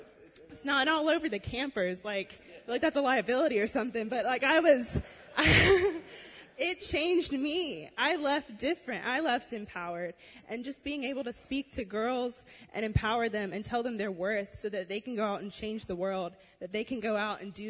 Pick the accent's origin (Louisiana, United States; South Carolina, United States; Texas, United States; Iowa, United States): South Carolina, United States; Spartanburg; I'm from Spartanburg, South Carolina, which is 2.5 hours away.